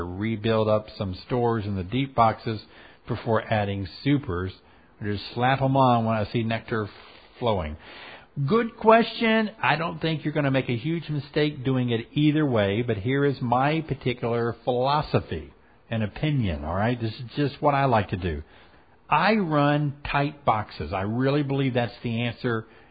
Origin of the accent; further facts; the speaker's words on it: Tennessee, United States; from the hills of Tennessee, my hometown, woo-hoo, or my home state, woohoo.